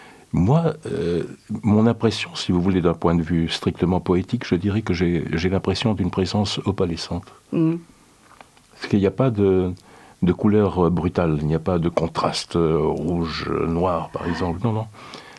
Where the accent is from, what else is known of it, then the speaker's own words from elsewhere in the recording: France; also born or lived in Madrid; je suis né donc à Madrid à l'âge de 3 mois et demi. Mes parents me ramènent en France.